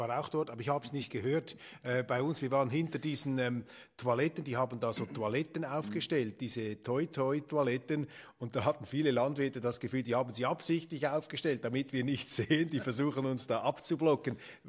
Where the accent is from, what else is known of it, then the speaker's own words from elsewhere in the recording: Switzerland; Aber bei mir jetzt als Schweizer kommt das so